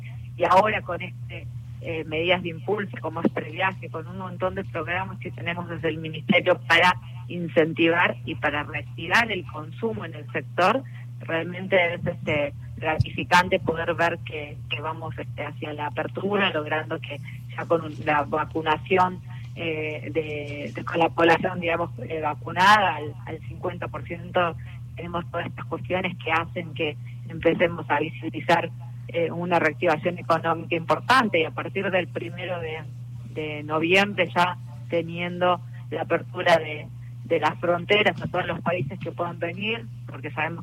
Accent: Argentina; Como argentinos empezar a caminar hacia el proceso de la reconstrucción

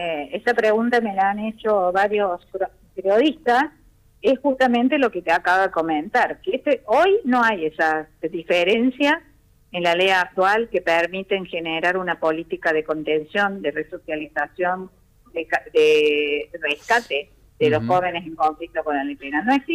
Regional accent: Córdoba, Argentina; imagínense si lo voy a hacer yo, que soy de Córdoba.

